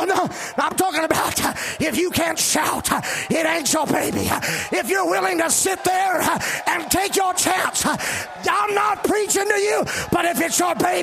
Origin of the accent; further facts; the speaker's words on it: Moss Bluff, Louisiana, United States; born there; I was born in Moss Bluff, Louisiana, with a hole in my heart.